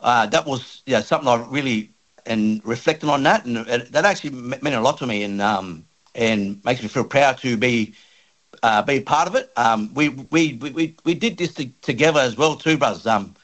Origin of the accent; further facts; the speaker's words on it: Sydney, New South Wales, Australia; a proud Wiradjuri Gomeroi man, born and raised on Gadigal country. Grew up in the areas of the inner city and inner west of Canterbury and Redfern and Waterloo.